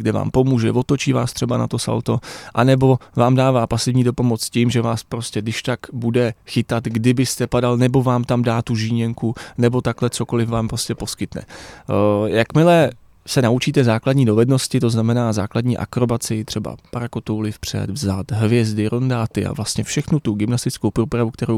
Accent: Kladno, Central Bohemian Region, Czechia; Já jsem z Kladna, no.

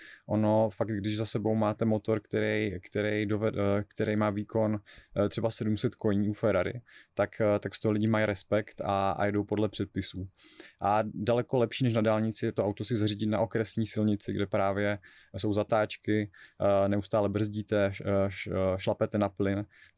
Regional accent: Olomouc, Olomouc Region, Czechia; já jsem Olomoučák a Šumava je docela daleko

